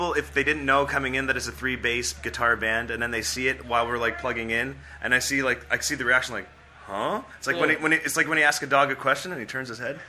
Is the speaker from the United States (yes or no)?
no; New Brunswick, Canada; There are many of those in nature in New Brunswick. There's actually one about 20 miles away from my hometown that nobody knows about.